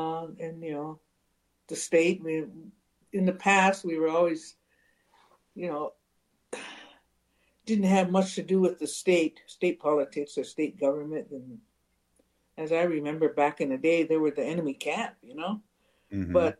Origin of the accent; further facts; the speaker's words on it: United States; we have to deal with, you know, as Indian people nationwide, you know, it's just politics of this country, United States.